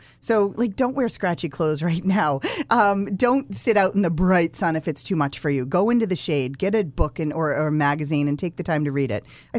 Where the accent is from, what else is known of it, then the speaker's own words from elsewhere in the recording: Massachusetts, United States; And I grew up in Massachusetts